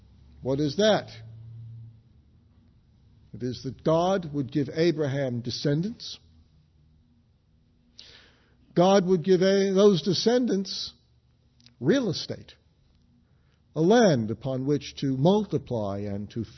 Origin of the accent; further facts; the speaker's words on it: New York, United States; The neighborhood I grew up in New York was, three equal parts, basically, Jewish, Irish, and Italian.